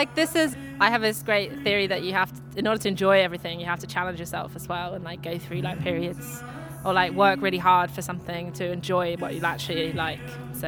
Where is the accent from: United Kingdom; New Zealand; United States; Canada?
United Kingdom; I imagine that you might have asked about ourselves as British people